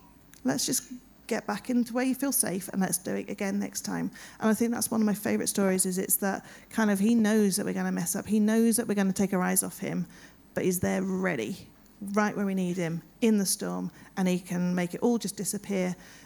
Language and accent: English; London, United Kingdom; also born or lived in Kent / Lancaster / Surrey; now in Manchester, United Kingdom; So I was born in Kent and then went to London with my parents and lived in South London for a few years.